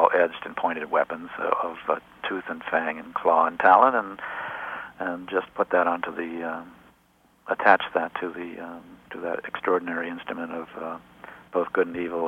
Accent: Cleveland, Ohio, United States; Cleveland, Ohio. It wasn't like I was living out in the middle of a holy roller territory.

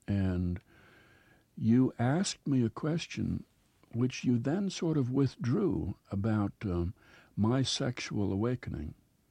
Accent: Minnesota, United States; Perhaps because I'm from Minnesota and grew up in a small town, this Philadelphia sophisticate believes that I'm not capable of having had these feelings.

